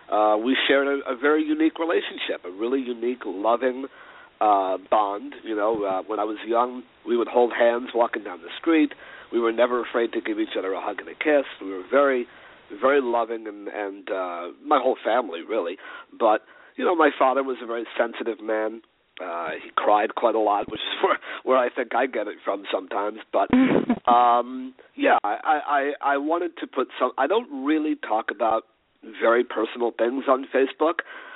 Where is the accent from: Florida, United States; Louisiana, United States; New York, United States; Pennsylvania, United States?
New York, United States; But I'm a New Yorker and I'm an Upper West Sider